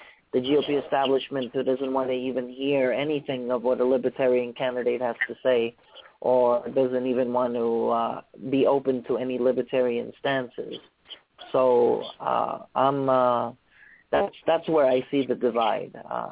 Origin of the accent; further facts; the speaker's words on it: United States; I am an American who cares deeply about my country